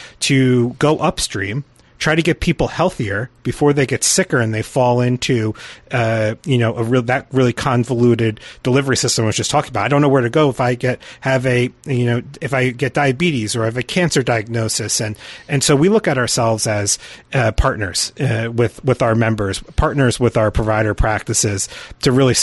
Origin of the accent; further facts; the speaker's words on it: New York, United States; I remember I grew up in Ulster County across the river